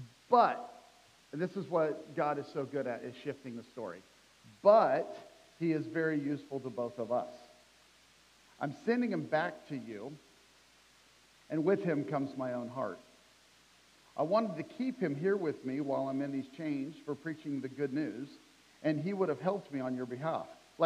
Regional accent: Kansas, United States; So in our life, I grew up in Kansas.

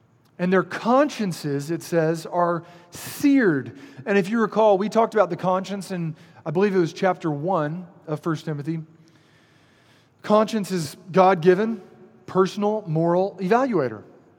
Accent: Matthews, North Carolina, United States; Elevation Church, back in my hometown, Matthews, North Carolina, Charlotte area.

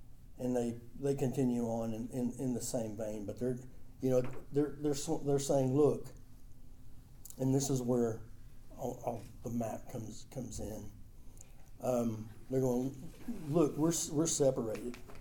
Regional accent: Texas, United States; I grew up in Northeast Texas

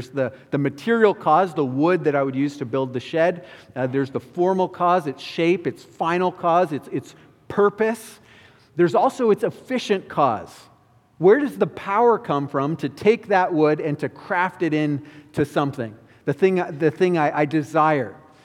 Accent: Ontario, Canada; So growing up in Ontario, when we wanted to get our learner's permit

